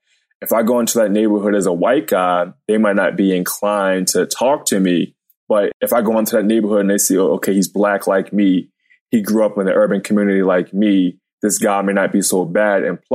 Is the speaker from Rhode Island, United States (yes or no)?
no; Baltimore, Maryland, United States; It's growing up in Baltimore. I mean, it's like the real life Wire.